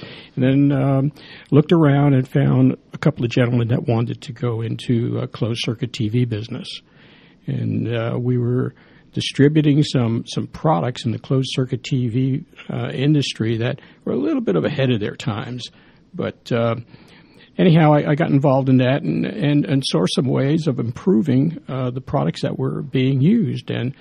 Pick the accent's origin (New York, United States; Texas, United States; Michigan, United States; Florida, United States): New York, United States; New York City; I was raised in New York City and went to school in Kentucky, college there.